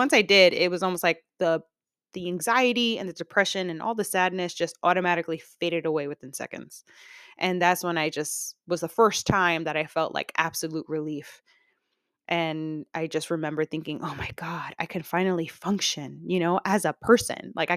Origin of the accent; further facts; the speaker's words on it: Queens, New York, United States; I grew up in Queens, New York. I actually grew up around like between like the, like right in the middle of like Woodhaven and Boulevard, Queens and Jamaica, Queens.